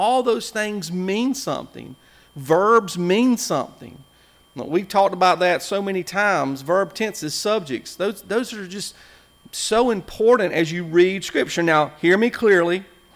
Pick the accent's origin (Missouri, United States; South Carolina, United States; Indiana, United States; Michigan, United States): South Carolina, United States; Whitmire; And so I grew up in Whitmire.